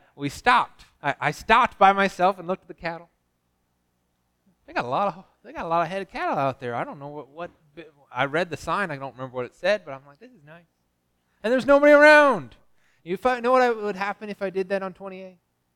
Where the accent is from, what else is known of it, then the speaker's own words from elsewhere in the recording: Illinois, United States; Growing up in Illinois, I learned all the back roads.